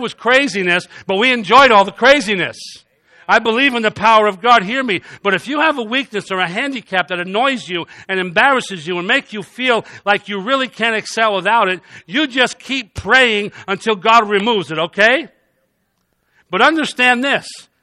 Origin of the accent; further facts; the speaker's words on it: New York City, New York, United States; I came from New York City with this young lady. I came from New York City.